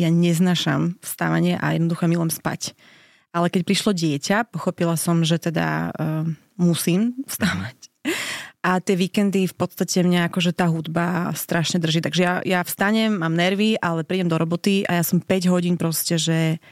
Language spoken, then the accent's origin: Slovak; eastern Slovakia, Slovakia; Ja to pitie, aj keď som z východu, tak ja akože nepijem nejak extra.